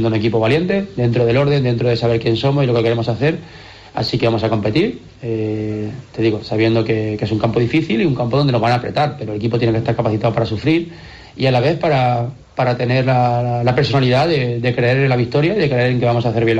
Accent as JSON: {"language": "Spanish", "town": "Huesca", "region": "Aragon", "country": "Spain", "said": "los que somos de aquí de Huesca"}